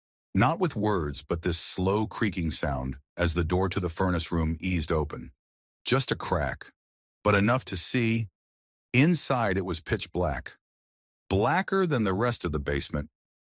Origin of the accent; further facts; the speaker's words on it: Detroit, Michigan, United States; I'm from Detroit. East Side, down near the old plants where they used to build Packards. I grew up in a row of duplexes that all looked the same.